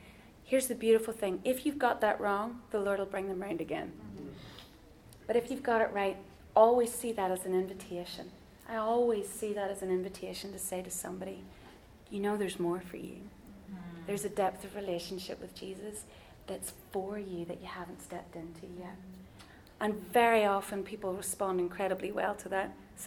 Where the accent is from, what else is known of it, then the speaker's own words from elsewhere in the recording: Ireland; It's because we're Irish and we get away with all sorts of naughtiness.